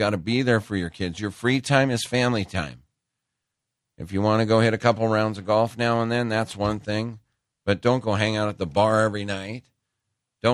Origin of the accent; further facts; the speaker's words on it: Great Falls, Montana, United States; I grew up in Great Falls, Montana. Interesting town. A lot of Indian reservations and also a big Air Force base.